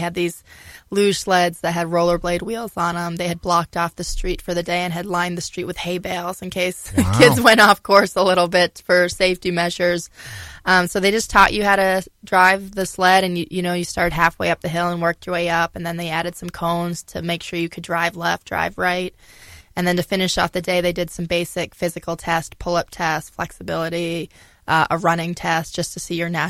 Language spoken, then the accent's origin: English; Augusta, Maine, United States; I was born and raised in Augusta, Maine. Still live there today. Proud Mainer.